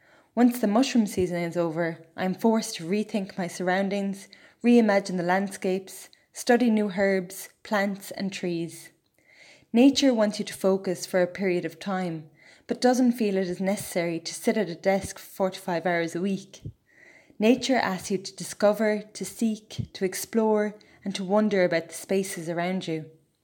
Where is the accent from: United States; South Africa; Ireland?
Ireland; I'm not afraid of hard work, and being Irish helps a bit, I think. As a culture, we always feel like the underdog